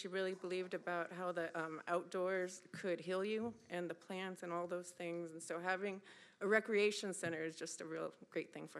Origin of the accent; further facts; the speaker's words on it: Walthill, Nebraska, United States; now in Omaha, United States; I live in Omaha, Hanscom Park area. I'm from Walt Hill, Nebraska, and I'm an Omaha tribal member as well.